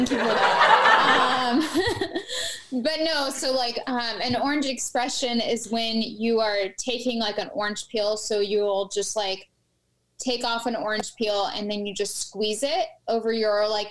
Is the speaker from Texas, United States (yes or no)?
yes; Texas, United States; So I'm originally from Texas, and a lot of people give me shit about that here.